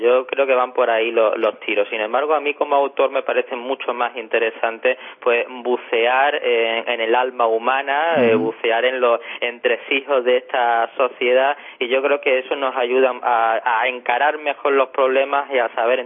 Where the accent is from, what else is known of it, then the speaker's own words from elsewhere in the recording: Málaga, Andalusia, Spain; Es un homenaje a mi tierra, porque yo pienso que en esta ciudad hay escenarios, hay paisajes que dan mucho de sí